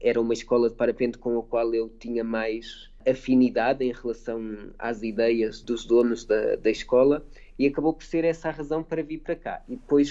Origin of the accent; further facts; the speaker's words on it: Portugal; Acho que brinquei na neve 1 ou 2 vezes em que nevou em Portugal, na minha aldeia.